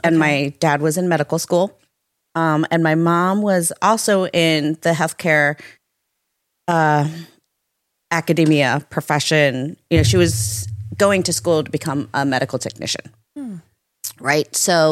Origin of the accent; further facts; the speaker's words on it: Marlton, New Jersey, United States; And I grew up in Marlton, not too far away from here.